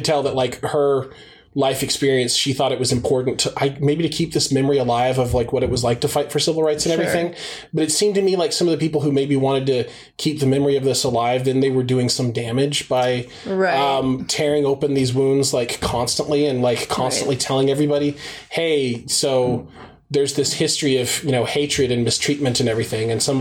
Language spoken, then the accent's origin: English; Houston, Texas, United States; growing up in Houston, it was like, yeah, it's the South, but it's like super cosmopolitan because it's an oil city.